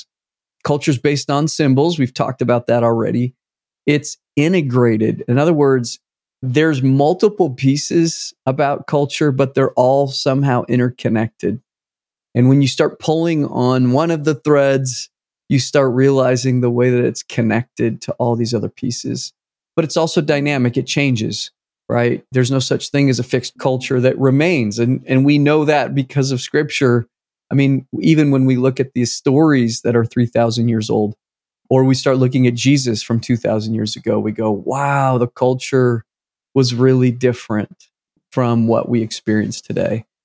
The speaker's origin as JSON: {"language": "English", "town": "Boise", "region": "Idaho", "country": "United States", "tie": "born or raised there", "said": "So of course, I was born in 1969. I grew up in the 70s and 80s. I was raised in Boise, Idaho. I was raised in a Catholic cultural context, religiously."}